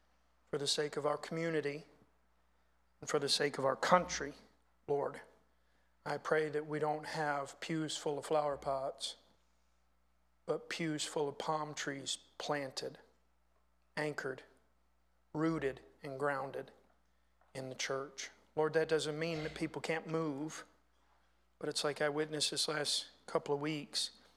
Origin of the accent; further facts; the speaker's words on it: Panama City, Florida, United States; born there; I was born in Florida. I was born in Panama City, Florida. That is on the Gulf of America side.